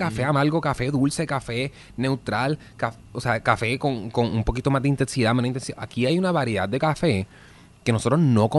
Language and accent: Spanish; Puerto Rico; si tú dices yo soy caribeño, yo soy puertorriqueño, ellos automáticamente reconocen el café. Ok. Y el café de nosotros es de los mejores cafés